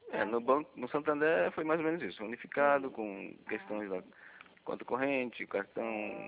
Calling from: Três Lagoas, Mato Grosso do Sul, Brazil; Três Lagoas.

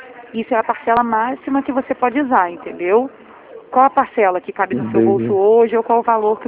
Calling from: Rio de Janeiro, Brazil; Eu falo aqui do Rio de Janeiro, do centro do Rio.

